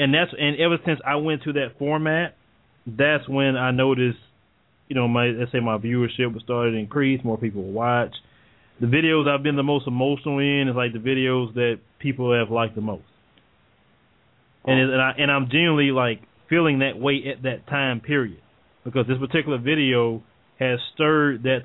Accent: the South, United States; accent: Southern; They have newscasters that down here in the South, and you don't hear any Southern accent at all.

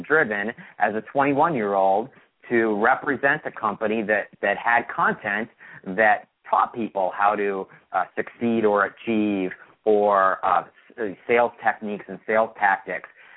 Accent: Chicago, Illinois, United States; also born or lived in Buffalo / Boston; I grew up in Buffalo, Boston, and Chicago most of my life. And growing up in Chicago, you know, was a good Midwestern environment to grow up into.

